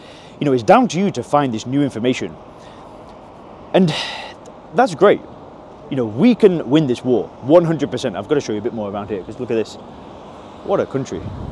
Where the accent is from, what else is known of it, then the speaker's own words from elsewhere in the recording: England, United Kingdom; growing up in England where we don't have that threat.